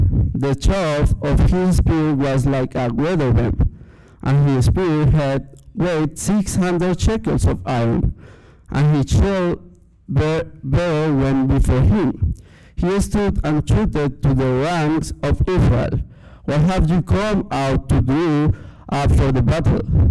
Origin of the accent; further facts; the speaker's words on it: Bogotá, Bogotá Capital District, Colombia; I'm from Bogota, Colombia. I'm 22 years old.